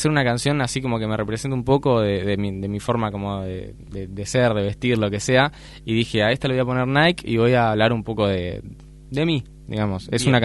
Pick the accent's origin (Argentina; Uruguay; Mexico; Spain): Uruguay; Tacuarembó; born there; now in Montevideo, Uruguay; Soy nacido en Tacuarembó, o sea, resido en Montevideo con mis viejos, sí. Pero toda mi familia, bueno, casi toda mi familia está conectada, sí, a Tacuarembó, sí.